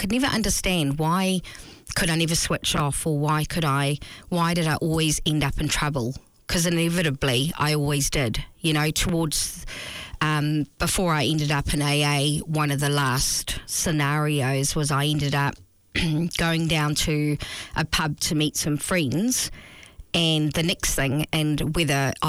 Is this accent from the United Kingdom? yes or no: yes; Scotland, United Kingdom; moved away; I was born in Scotland and raised in Scotland as a young child, and it was just part of the culture that I was raised